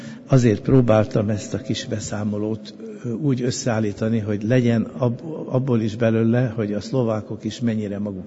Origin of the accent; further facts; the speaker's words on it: Budapest, Hungary; also born or lived in Nové Zámky, Slovakia; Elég jó magyar vagyok, mert engem Érsekújváron 3 évig vertek a szlovákok azért, mert Pestről kerültünk oda, és ott ragadtunk az ostromkor.